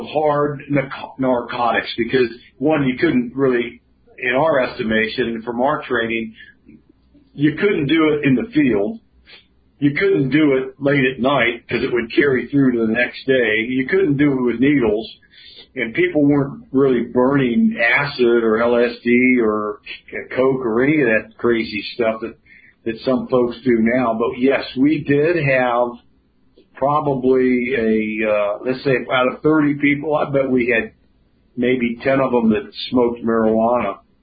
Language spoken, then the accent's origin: English; South Carolina, United States; He knew I was from South Carolina.